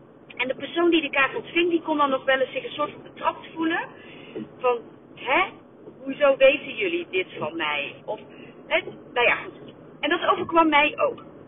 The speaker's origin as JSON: {"language": "Dutch", "country": "Netherlands", "said": "De verhoudingen, dat is toch anders dan wij als Nederlanders gewend zijn."}